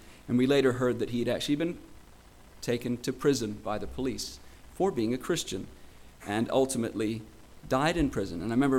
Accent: Morocco; but one thing that really stood out to me growing up in Morocco

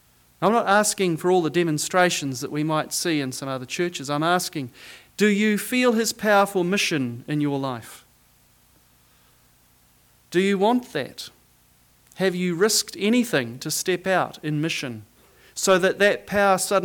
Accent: Papua New Guinea; born there; I was born in Papua New Guinea in a mission station called Angugunak.

